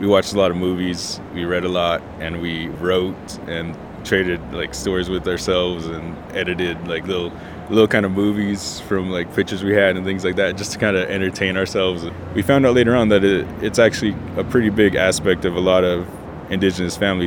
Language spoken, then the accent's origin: English; United States; There's no doubt that I am American, and I'm proud of my people, I'm proud of the land